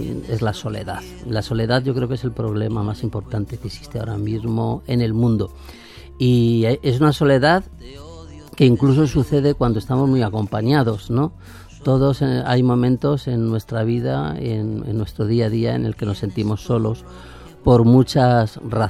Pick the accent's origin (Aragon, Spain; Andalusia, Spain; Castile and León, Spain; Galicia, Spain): Andalusia, Spain; Úbeda; vuelvo a mi ciudad natal, a Úbeda, ¿eh?